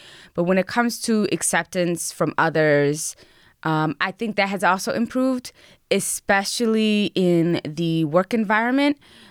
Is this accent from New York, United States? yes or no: yes; Buffalo, New York, United States; first language Spanish; English is a second language; So I grew up on the west side of Buffalo, and my first language was Spanish.